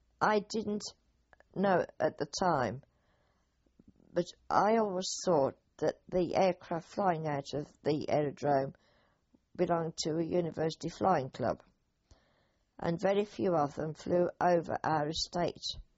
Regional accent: Birmingham, West Midlands, United Kingdom; born there; I was born in Nichols in Birmingham, and according to my mother and my birth certificates, it was on the 17th of November 1927 at number 12 Little

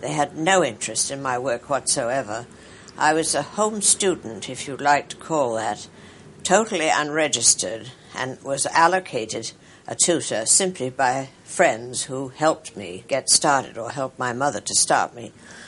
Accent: Boston, Massachusetts, United States; born there; Well, I was born in America, but all my childhood was spent all over the world, and England was one of the places in the world which I was taken by my parents to visit. And I had a cousin in Boston, where I came from

